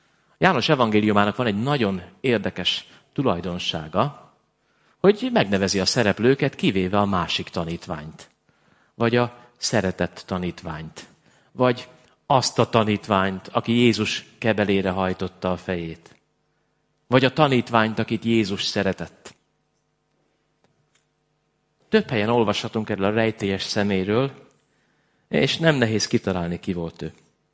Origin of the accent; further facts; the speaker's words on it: Súr, Komárom-Esztergom, Hungary; Tehát én egy olyan faluból származom, az a neve, hogy Súr, ez a neve, hogy Súr, S-U-R.